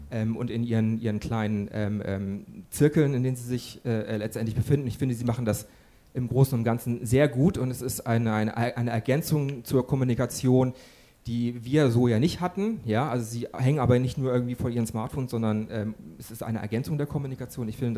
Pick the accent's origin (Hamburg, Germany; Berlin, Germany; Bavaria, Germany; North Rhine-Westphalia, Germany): Hamburg, Germany; ich komme aus Hamburg